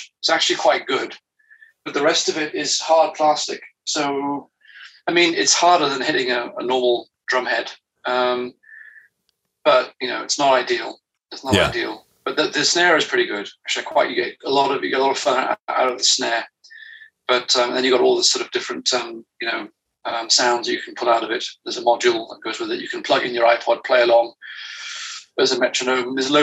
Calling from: France; So one thing to let you know about, I'm dialing in from France, a wonderful country. Wine shops are a national treasure, Wi-Fi less so.

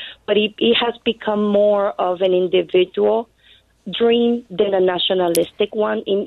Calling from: Puerto Rico; English is a second language; I am a U.S. citizen. I am from Puerto Rico. And Puerto Rico, compared to the mainland, is a complete different world.

